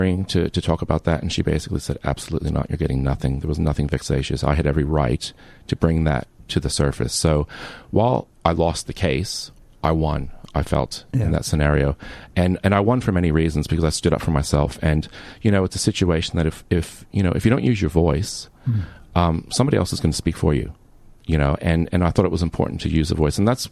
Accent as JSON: {"language": "English", "country": "United States", "said": "being American."}